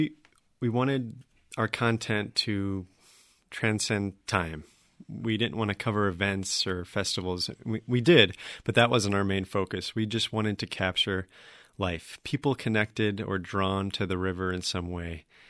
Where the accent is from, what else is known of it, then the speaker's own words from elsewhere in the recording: Wisconsin, United States; now in Quad Cities, United States; I grew up in Wisconsin, and so I knew of people who were connected to the river, but I did not necessarily have that growing up, and I've lived in the Quad Cities now for almost 8 years